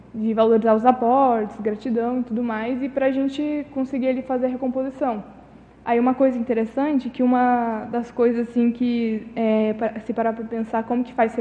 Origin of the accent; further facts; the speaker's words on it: Conceição dos Ouros, Minas Gerais, Brazil; also born or lived in São Bento do Sapucaí; now in Foz do Iguaçu, Brazil; eu sou natural ali, eu nasci em São Bento do Sapucaí, mas minha vida inteira nasci, não nasci não, né? Cresci em Conceição dos Ouros